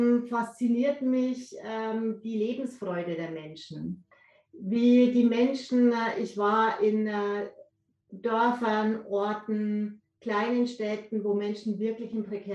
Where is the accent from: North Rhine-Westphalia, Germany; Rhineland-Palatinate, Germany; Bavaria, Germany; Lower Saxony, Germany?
Bavaria, Germany; Also ich komme ursprünglich aus Unterfranken